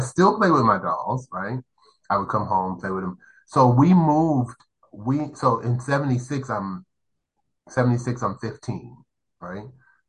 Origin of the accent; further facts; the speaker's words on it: Newark, New Jersey, United States; now in Jersey City, United States; I'm from Newark, New Jersey, but I live in Jersey City, New Jersey.